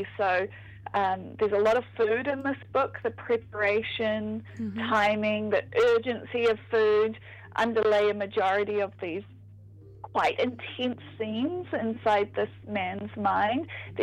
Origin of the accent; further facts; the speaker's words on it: Dunedin, Otago, New Zealand; because I grew up in Dunedin